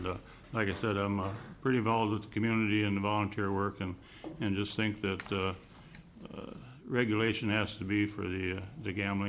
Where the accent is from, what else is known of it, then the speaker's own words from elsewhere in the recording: Plainview, United States; I'm from Plainview.